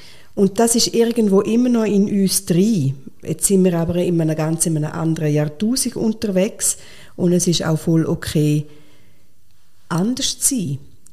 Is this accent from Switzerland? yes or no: yes; Switzerland; Es könnte ja sein, dass ich an einem Bauernhof vorbeikomme, also was in vielen Tageswanderungen bei uns in der Schweiz der Fall ist.